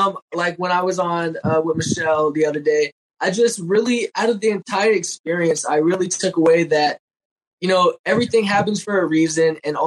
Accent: Florida, United States; Well, I'm from Florida, so I'm going to the beach.

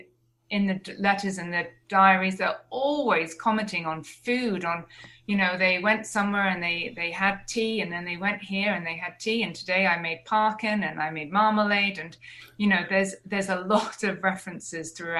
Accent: Jersey; I grew up in Jersey, so I feel that I want to explore the folklore of Jersey, because there's quite a lot there as well.

